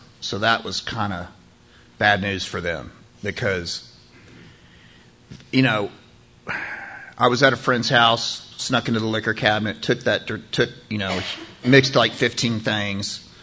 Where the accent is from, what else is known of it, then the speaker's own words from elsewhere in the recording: Fort Worth, Texas, United States; I grew up in Fort Worth, Texas. My family's from Austin, but they moved up there